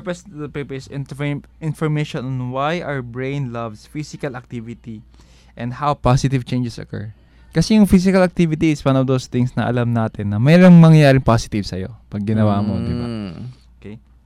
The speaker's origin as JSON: {"language": "Tagalog", "town": "Cagayan de Oro", "region": "Northern Mindanao", "country": "Philippines", "tie": "born or raised there", "said": "Kasi naalala ko sa amin sa CDO, kinder 3, kasi may kinder 3 sa amin bago mag-grade 1."}